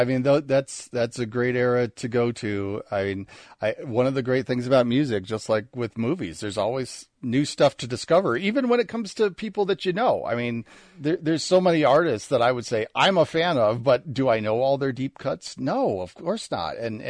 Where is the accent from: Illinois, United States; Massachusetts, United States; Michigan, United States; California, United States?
Illinois, United States; Chicago; But again, going back to Svengoolie, growing up in the Chicago area, I can remember Svengoolie showing Gamera movies.